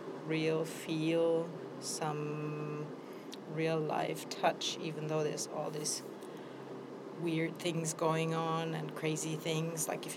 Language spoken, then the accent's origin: English; Freiburg, Baden-Württemberg, Germany; I'm actually from Freiburg, Germany, and I came here more or less because these friends live here.